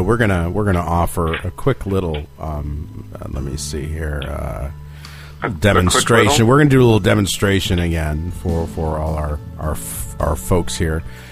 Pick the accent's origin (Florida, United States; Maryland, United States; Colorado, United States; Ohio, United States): Florida, United States; Tampa; And this is … from Tampa.